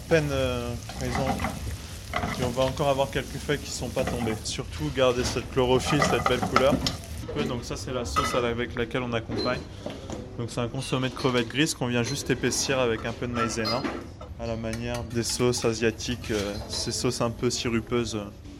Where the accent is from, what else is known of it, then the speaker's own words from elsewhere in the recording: Nantes, Pays de la Loire, France; De culture, oui. J'ai grandi à Nantes, mais c'est vrai que toutes les vacances, je les ai passées sur un voilier.